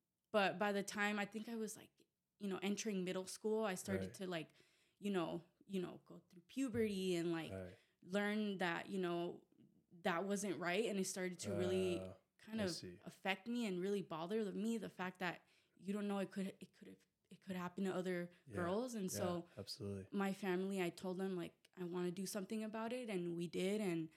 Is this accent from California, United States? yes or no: yes; Vista, California, United States; also born or lived in Oceanside; Well, I was born in Oceanside, raised in Vista, and I lived there all my life up to like 20.